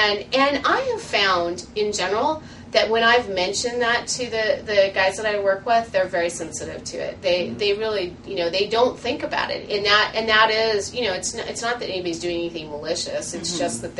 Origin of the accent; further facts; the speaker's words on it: Hawaii, United States; now in Seattle, United States; I came from Hawaii and yeah, it's a little colder, but, it's a beautiful place to live.